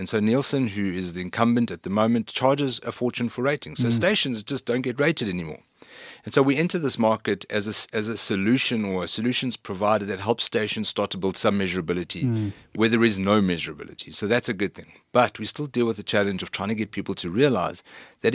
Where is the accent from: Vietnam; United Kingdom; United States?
United Kingdom; England